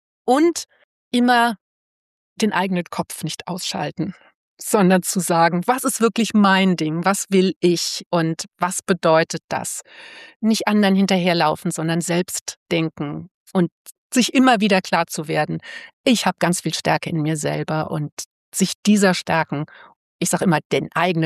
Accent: Zonenrandgebiet (inner German border area), Germany; ich bin auch im Zonenrandgebiet groß geworden

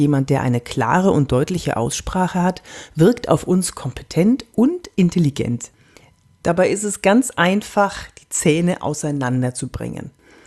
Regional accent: Bavaria, Germany; accent: Franconian; Das Fränkisch zum Beispiel, da wo ich herkomme.

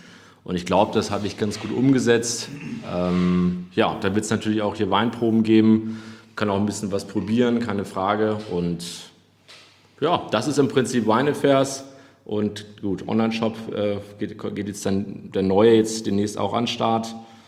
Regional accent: Hamburg, Germany; Und dann zurück in die Heimatstadt, bin ja gebürtiger Hamburger

